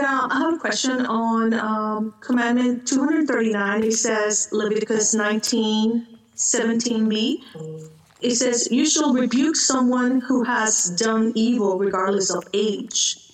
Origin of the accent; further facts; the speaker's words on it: San Diego, California, United States; We're from California, San Diego, California.